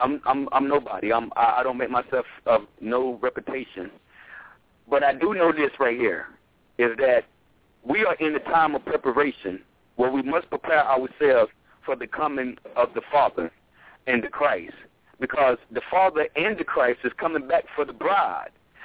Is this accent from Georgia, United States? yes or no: yes; Georgia, United States; I'm 34 years of age, and I was born and raised in Georgia, and ever since I was born until the day I left Georgia, which was up to 2 years ago, Georgia has never had an earthquake.